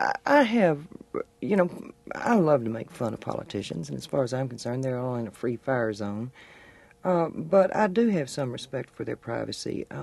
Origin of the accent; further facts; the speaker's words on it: Texas, United States; my political opinions aren't popular in my home state. Yes, I have over the years socialized with Texas politicians.